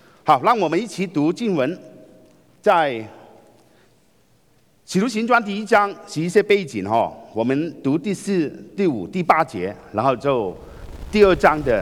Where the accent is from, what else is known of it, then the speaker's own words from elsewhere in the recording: China; 就好像我们中国人过年一样。